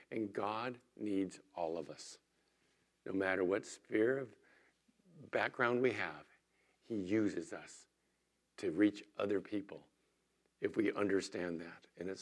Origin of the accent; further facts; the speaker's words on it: San Diego, California, United States; also born or lived in El Centro; I grew up in San Diego, went to the desert and been down there for 40 years.